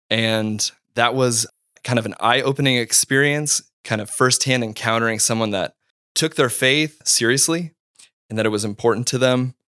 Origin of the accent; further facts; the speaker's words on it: Grand Island, Nebraska, United States; born there; I was born in Grand Island, Nebraska in 1988, really born into a nominally Christian family. I have two older brothers